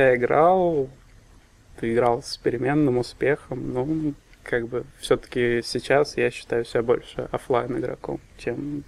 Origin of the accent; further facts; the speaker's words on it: Moscow, Russia; Мне 22 года, я родился и живу в Москве всю жизнь